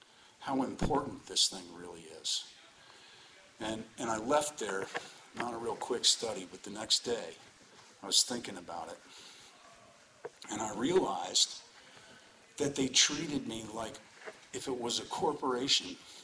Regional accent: Colorado, United States; I'm from Colorado.

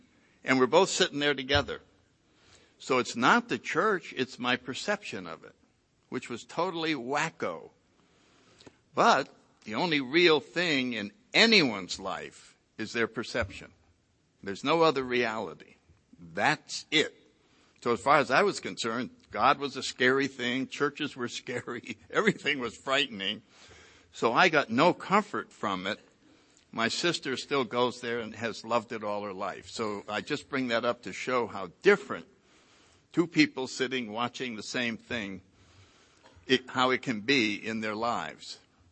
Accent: New Haven, Connecticut, United States; born or raised there

